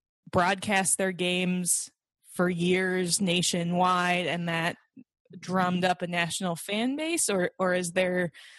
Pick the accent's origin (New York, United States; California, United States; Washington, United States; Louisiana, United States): Washington, United States; Seattle; Obviously, growing up was a Mariners fan